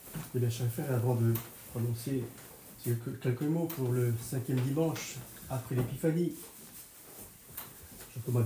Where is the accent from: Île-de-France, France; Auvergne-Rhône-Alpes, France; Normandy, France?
Auvergne-Rhône-Alpes, France; Montaigu; je célébrais une messe à Montaigu, chez moi, en Auvergne.